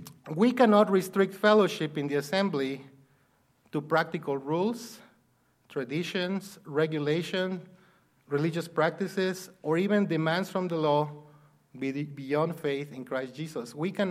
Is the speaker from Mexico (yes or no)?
yes; Mexico; When I was growing up in Mexico, in the Catholic Church, they also always taught us that justification was to be made righteous